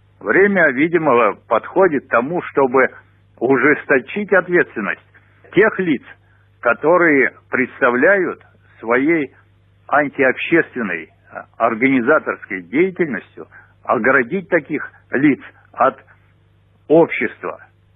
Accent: Moscow, Russia; сожалею, как москвич, о случившем

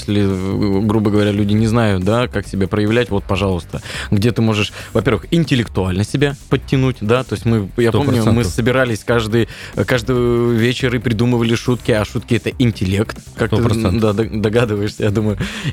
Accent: Kirov, Kirov Oblast, Russia; говорю, я из Кирова, они такие, о, мы знаем Киров.

